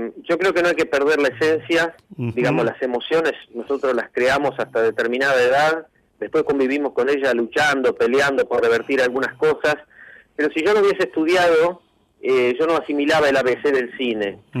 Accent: Argentina; yo me considero muy argentino

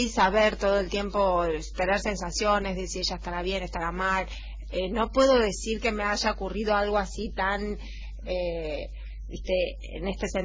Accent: Rosario, Santa Fe, Argentina; nosotras somos rosarinas, nacimos en Rosario, vivimos con nuestra madre en Rosario, pero íbamos todos los veranos a Esquina

